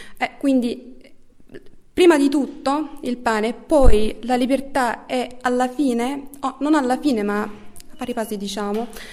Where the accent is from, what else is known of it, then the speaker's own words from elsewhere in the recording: Cairo, Cairo Governorate, Egypt; Italian is a second language; now in Italy; ho studiato l'italiano in Egitto per 5 anni, diciamo.